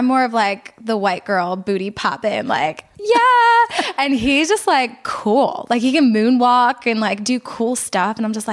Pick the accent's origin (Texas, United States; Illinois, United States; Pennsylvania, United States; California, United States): Pennsylvania, United States; Philadelphia; Philadelphia.